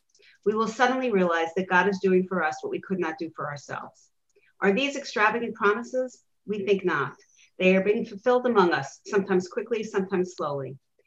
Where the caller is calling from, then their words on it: Alexandria, Virginia, United States; And I'm speaking from Alexandria, Virginia.